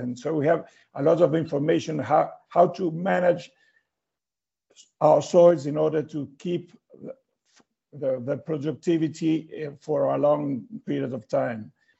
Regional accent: Uruguay; first language Spanish; English is a second language; My mother tongue is Spanish. I don't speak English very currently. I'm a bit stuck with the English, so I'm going to try to do my best. First of all, I would like to say that Uruguay is a quite small country

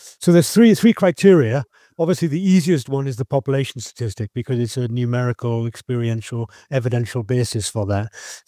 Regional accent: Wales, United Kingdom; I come from South Wales. That's why probably why I've mentioned Wales several times already.

